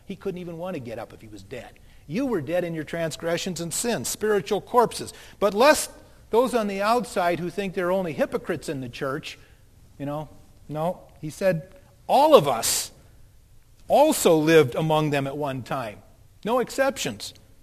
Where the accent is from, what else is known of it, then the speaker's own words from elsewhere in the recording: Oregon, United States; I come from the Oregon coast. We didn't have teams like that.